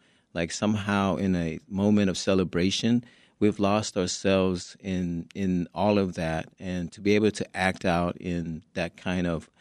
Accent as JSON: {"language": "English", "country": "Vietnam", "said": "Thinking about our community, I'm a refugee from Vietnam."}